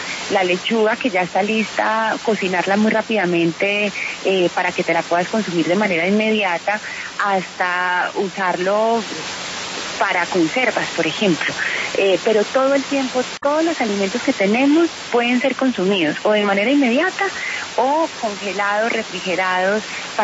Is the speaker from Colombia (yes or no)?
yes; Medellín, Antioquia, Colombia; Yo soy de Medellín, soy paisa